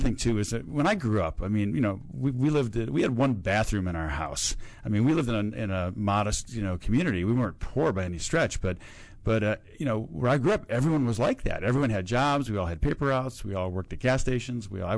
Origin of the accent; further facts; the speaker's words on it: Cleveland, Ohio, United States; I was the oldest boy, you know, just growing up in Cleveland when I grew up, you know, we were all very, very independent.